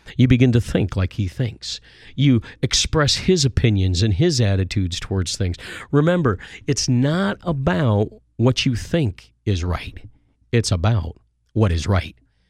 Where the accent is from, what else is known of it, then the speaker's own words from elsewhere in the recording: United States; now in Canada; You know, I'm an adopted Canadian here. I grew up in the United States. I have permanent residency here.